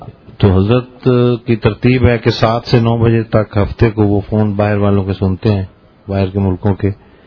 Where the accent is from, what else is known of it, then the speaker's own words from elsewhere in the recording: Multan, Punjab, Pakistan; ملتان سے تعلق ہے.